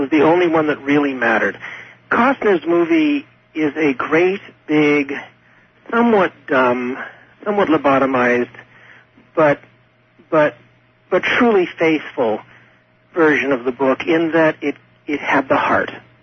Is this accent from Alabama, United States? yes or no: no; California, United States; I grew up in California, and I know what Californians would do if an alien spaceship landed in a parking mall.